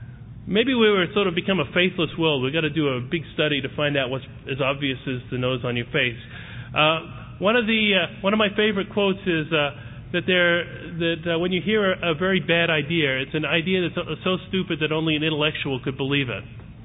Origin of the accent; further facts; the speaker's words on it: Australia; moved away; I'm from Australia originally.